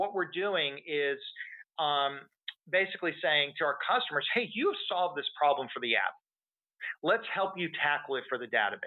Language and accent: English; Texas, United States; And look, I'm from Texas